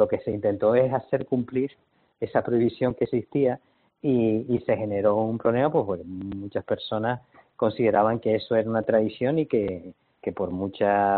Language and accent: Spanish; Güímar, Canary Islands, Spain; cuando yo era niño, yo soy de Guimar